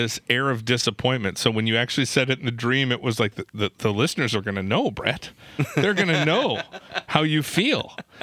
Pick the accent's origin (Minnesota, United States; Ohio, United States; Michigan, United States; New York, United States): Minnesota, United States; Minneapolis; he found I was from Minneapolis and wondered if I partied